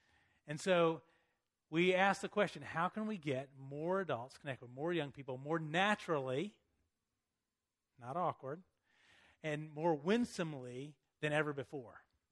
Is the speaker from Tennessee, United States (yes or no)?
yes; Chattanooga, Tennessee, United States; Is that I used to be a youth pastor, and then I went to Chattanooga. I'm from Chattanooga.